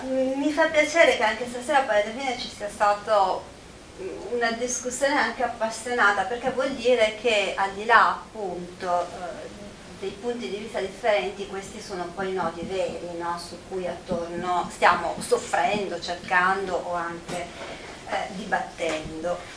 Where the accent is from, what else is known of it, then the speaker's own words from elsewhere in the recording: Milan, Lombardy, Italy; born there; Sono nata quindi a Milano, perché la mia famiglia era emigrata in parte a Milano, in parte a Genova, in parte a Torino.